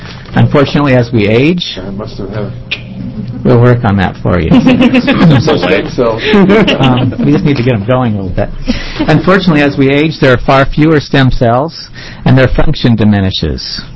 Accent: Portland, Oregon, United States; I'm a cardiologist from Portland, Oregon.

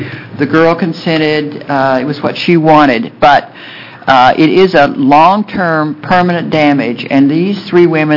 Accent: Corvallis, Oregon, United States; former legislator, former county commissioner, and now a citizen, mainly doing advocacy for homeless persons. And I want to thank you for taking up this very serious issue. I'm from Corvalli

